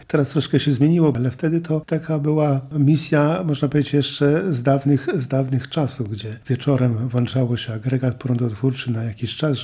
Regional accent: Węgrów, Masovian Voivodeship, Poland; Ja pochodzę z parafii Węgrów.

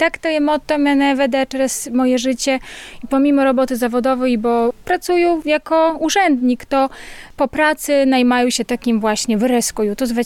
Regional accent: Hajnówka, Podlaskie Voivodeship, Poland; now in Białystok, Poland; pochodzę z Hajnówki, ale na sztodnia żywu w Białostoci.

